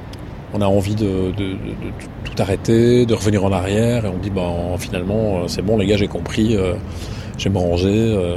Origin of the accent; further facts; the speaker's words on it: Belgium; Alors en fait, donc moi je suis belge